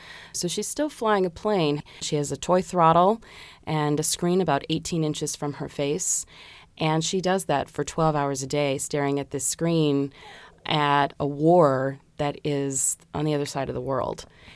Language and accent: English; Colorado, United States; born there; also born or lived in California / St. Louis / Maine / Virginia; I was born in Colorado, but we lived from California to St. Louis to Maine to Virginia.